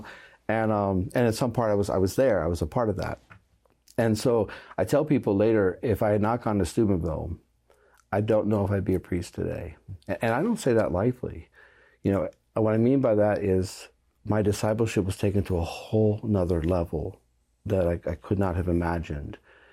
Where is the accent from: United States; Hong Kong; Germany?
Germany; I grew up in Germany, came yeah. home, was like, yes, you know, I'm a Southerner